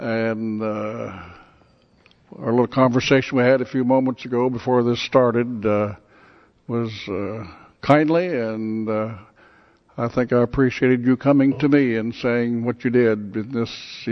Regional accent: Iowa, United States; well, no, we're from Iowa. We don't do things like that.

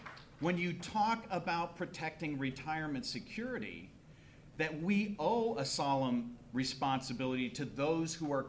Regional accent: Brooklyn, Iowa, United States; the same opportunity to live the American dream that I had growing up in Brooklyn, Iowa.

